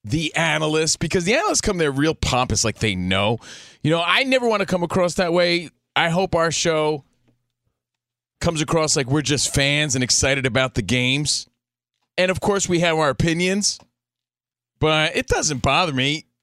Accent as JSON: {"language": "English", "region": "New Jersey", "country": "United States", "said": "I could say, yeah, man, let's go Giants, because I'm from New Jersey."}